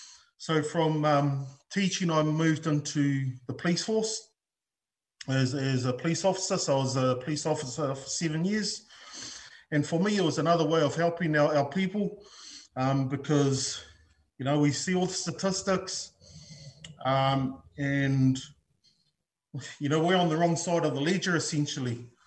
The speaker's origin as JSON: {"language": "English", "town": "Rotorua", "region": "Bay of Plenty", "country": "New Zealand", "tie": "born or raised there", "said": "I'm of Atuan heritage through my dad. I was born and bred in Rotorua, though, and my mum's Australian"}